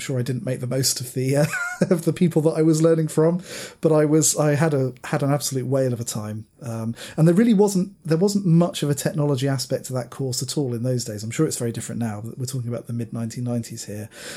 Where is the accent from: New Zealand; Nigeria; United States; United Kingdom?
United Kingdom; South West England; I grew up in Dorset